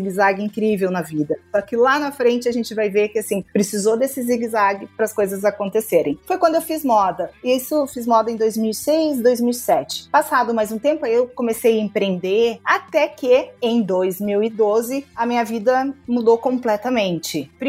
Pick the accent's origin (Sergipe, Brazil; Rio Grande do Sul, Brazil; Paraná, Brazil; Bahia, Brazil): Rio Grande do Sul, Brazil; Porto Alegre; now in São Paulo, Brazil; Veio para São Paulo primeiro, nós duas somos de Porto Alegre, a gente veio para São Paulo